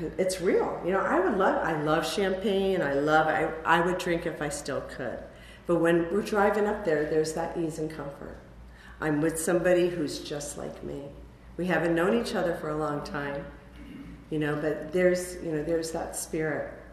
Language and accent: English; Middletown, New York, United States; I am born and raised in Middletown, New York, a great little town in the Catskills.